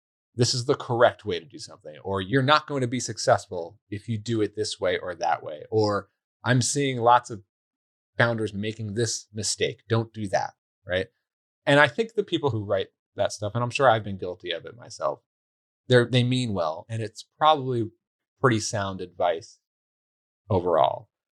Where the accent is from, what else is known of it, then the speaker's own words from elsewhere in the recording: New York, United States; I mean, I'm from New York originally.